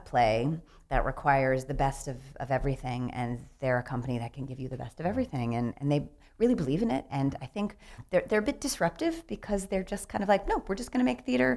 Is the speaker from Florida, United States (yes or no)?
no; Georgia, United States; I grew up in right outside of Atlanta, Georgia. Not the biggest theater town in the world